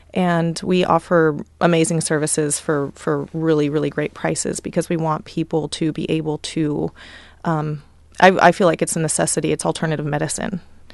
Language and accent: English; Portland, Oregon, United States; also born or lived in Vancouver; I grew up in Vancouver, Portland, pretty much my whole life. I love the area. I love the Northwest.